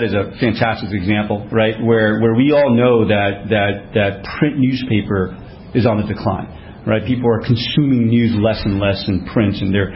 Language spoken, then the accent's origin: English; New York, United States; now in California, United States; If they grew up with the New York Times, as a New Yorker myself, I still consume, or I still read the New York Times in California because I have a harder time, you know, reading a paper that I didn't grow up with.